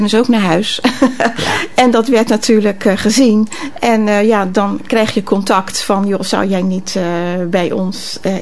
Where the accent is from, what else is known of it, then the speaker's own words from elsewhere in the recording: Rotterdam, South Holland, Netherlands; Ik ben een echte Rotterdamse.